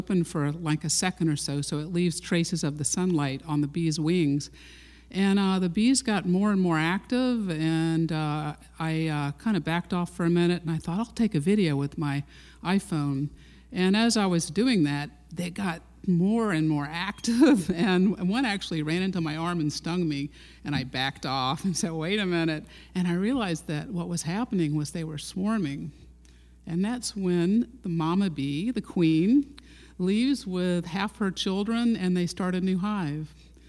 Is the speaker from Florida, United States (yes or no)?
yes; Jacksonville, Florida, United States; Well, when I grew up here in Jacksonville, Arlington was just a tiny new suburb, and I spent all my time across the street in the woods.